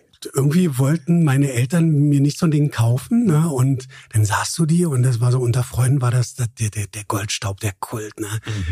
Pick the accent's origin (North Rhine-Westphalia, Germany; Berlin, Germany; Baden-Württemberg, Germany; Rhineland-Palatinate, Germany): Berlin, Germany; wir sind ja da in diesem Militärbezirk aufgewachsen in Berlin